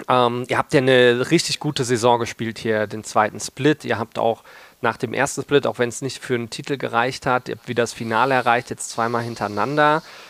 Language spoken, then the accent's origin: German; Mainz, Rhineland-Palatinate, Germany; Ich als Mainzer habe auch so ein bisschen meine Ambivalenz gehabt